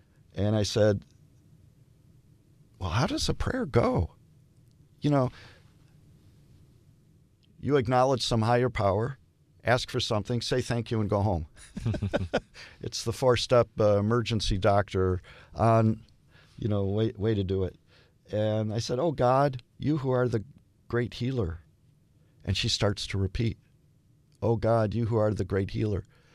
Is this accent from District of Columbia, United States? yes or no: no; Detroit, Michigan, United States; I come from Detroit, Michigan. I come from a Jewish family. In growing up, we went to Hebrew school.